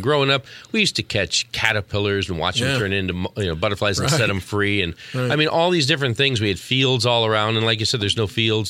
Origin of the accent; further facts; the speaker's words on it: Highland, United States; I mean, when I was a kid growing up in Highland, we had a garter snake every